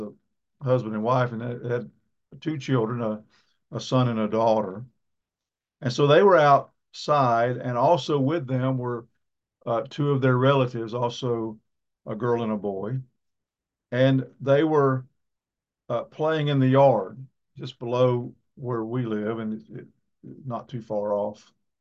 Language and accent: English; Tryon, North Carolina, United States; We got new neighbors in my hometown, Tryon.